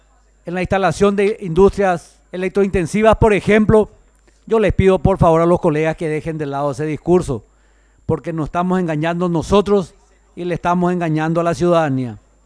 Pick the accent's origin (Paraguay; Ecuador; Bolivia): Paraguay; donde como paraguayo tengo el mismo interés que cada uno de nosotros y de cada uno de los 7 y pico millones de paraguayos